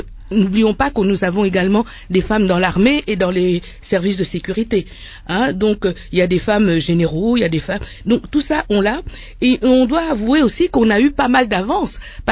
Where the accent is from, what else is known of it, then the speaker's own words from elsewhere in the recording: DR Congo; chez nous en RDC